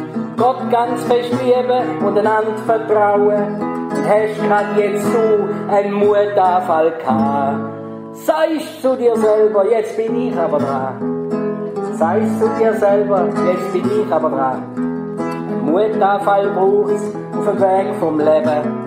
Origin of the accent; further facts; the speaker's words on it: Thurgau, Switzerland; im Dezember zurückgekommen von Kolumbien. Und dann kommen wir hier in die Schweiz. Wir sind ursprünglich aus dem Thurgau.